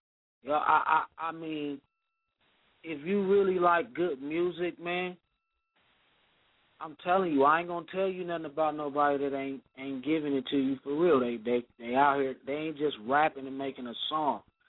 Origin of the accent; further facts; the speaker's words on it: California, United States; I lived in the Bay. I'm from the Bay. I lived in Frisco and all that.